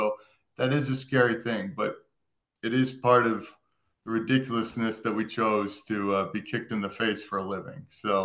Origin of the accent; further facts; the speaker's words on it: Sacramento, California, United States; I am from Sacramento, California. My passport is blue.